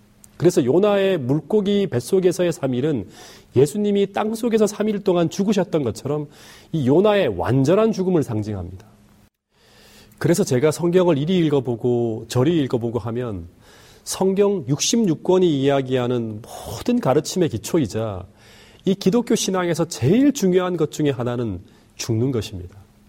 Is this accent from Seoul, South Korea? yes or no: no; Taebaek, Gangwon, South Korea; 제가 어렸을 때 살던 강원도 태백은 이 광산촌이라 광산사고가 많이 일어났습니다.